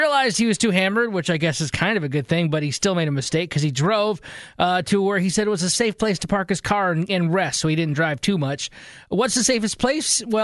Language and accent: English; Michigan, United States; There was a 46-year-old guy in Michigan, my home state, who was trying to burn some bees' nests on Wednesday